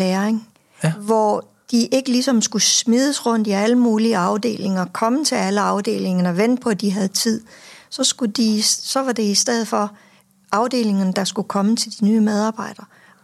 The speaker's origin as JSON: {"language": "Danish", "region": "Region of Southern Denmark", "country": "Denmark", "accent": "slightly Funen", "lives_now": "Copenhagen, Denmark", "said": "Nej, jeg er bare sønderjyde, der er flyttet til København, og så lyder jeg lidt fyn."}